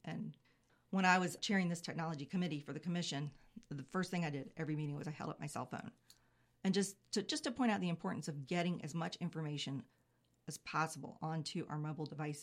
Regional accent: North Carolina, United States; I grew up in Wake County. Cool. My parents moved to North Carolina when I was 3 years old. My dad was with IBM, and it was part of that migration.

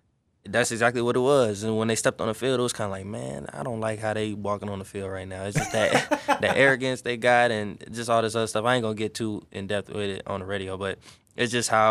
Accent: Georgia, United States; now in Michigan, United States; well, I'm from Georgia, so I really don't understand.

